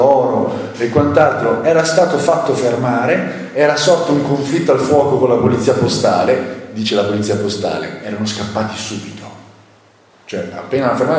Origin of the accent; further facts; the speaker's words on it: Veneto, Italy; perché siamo veneti, un po' ci piace